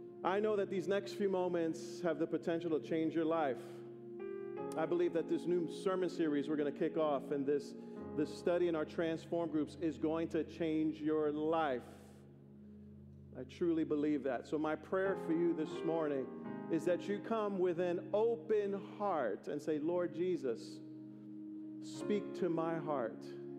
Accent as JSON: {"language": "English", "town": "Bronx", "region": "New York", "country": "United States", "tie": "born or raised there", "said": "Fourth grade, I grew up in the Bronx, and we had a graduation."}